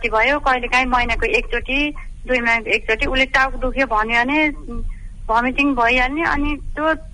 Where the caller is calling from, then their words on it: Mangalpur, Bagmati, Nepal; म मंगलपुरबाट दृष्टिबिन